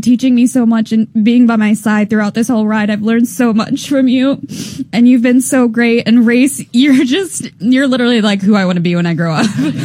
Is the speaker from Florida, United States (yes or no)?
yes; Florida, United States; moved away as an adult; now in New York City, United States; I grew up in Florida. I never thought that I would be here. like, I think I was 30 when I came to New York City, and it was always my goal to be here.